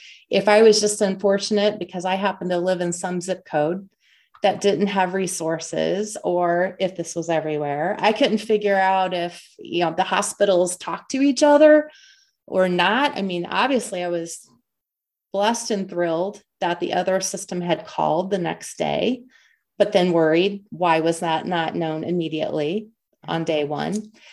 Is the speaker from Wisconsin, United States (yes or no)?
no; Boonville, Indiana, United States; I grew up in Boonville, Indiana, very small town.